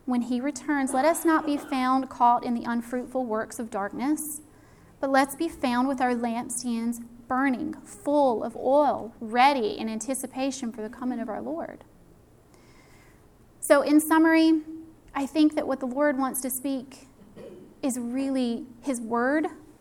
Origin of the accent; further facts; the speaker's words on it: South Carolina, United States; You can tell I'm from South Carolina because I sound like it.